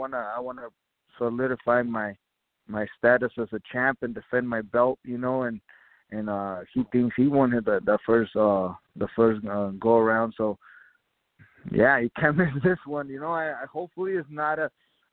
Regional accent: Tucson, Arizona, United States; Yes, and Tucson, Arizona, my hometown.

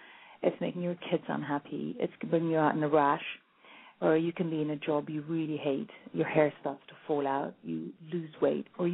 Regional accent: India; Now, I'm Indian, and that never occurred to me.

